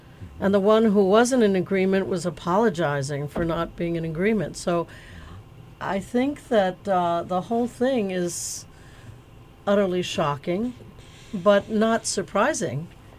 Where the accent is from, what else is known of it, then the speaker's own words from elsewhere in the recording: England, United Kingdom; first language English; well, English was my first language from England. I'm an English subject, you know